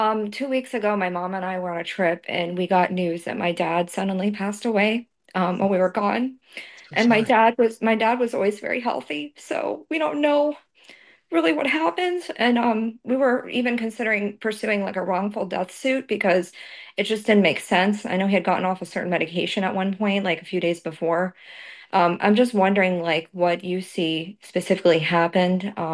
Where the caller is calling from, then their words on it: Tampa, Florida, United States; I'm calling from Tampa, Florida.